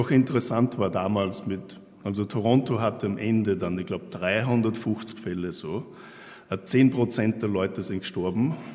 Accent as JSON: {"language": "German", "country": "Austria", "also_born_or_lived": "Canada", "said": "bin ich aus Kanada nach Österreich zurückgekommen, um dieses Institut hier der Akademie der Wissenschaften aufzubauen. Das war im Sommer 2003."}